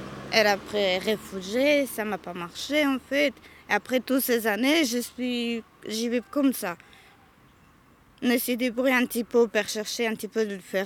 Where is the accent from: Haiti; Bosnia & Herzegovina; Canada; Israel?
Bosnia & Herzegovina; now in France; Alors moi, je viens en fait de la Bosnie. Mm-hmm. Bosnie, Serbie, c'est juste au côté là-bas en fait.